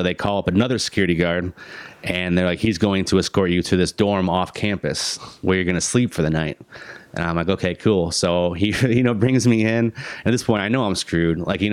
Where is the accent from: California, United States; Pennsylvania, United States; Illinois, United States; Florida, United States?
Illinois, United States; I call it pop because I'm from Illinois.